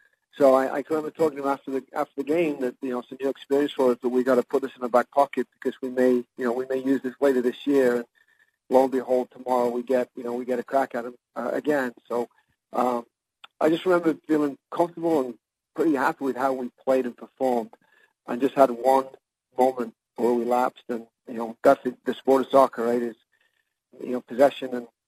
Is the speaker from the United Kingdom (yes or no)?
yes; England, United Kingdom; Well, I'm an English guy, so I like potatoes, right?